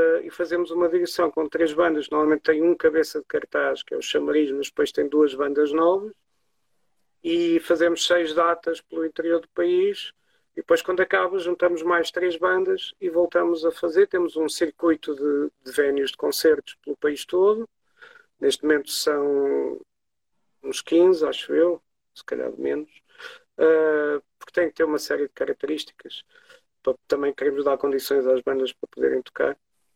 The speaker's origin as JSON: {"language": "Portuguese", "town": "Tomar", "region": "Santarém", "country": "Portugal", "said": "Eu sou de Tomar, não sou do Porto."}